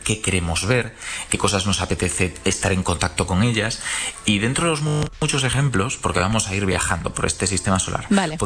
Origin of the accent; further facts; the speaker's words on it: Galicia, Spain; estoy hablando desde el norte de España, en concreto desde Asturias. Yo soy gallego como tú, así que hay una parte de mí que dice debería estar unos kilómetros hacia la izquierda